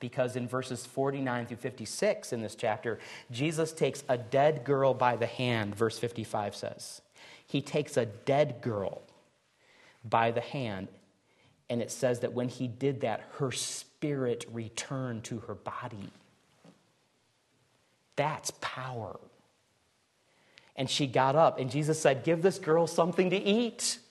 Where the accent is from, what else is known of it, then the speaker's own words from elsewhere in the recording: Midwest, United States; I have vivid memories of growing up in the Midwest, huddled with the rest of my family underneath a table in the basement because of a tornado warning.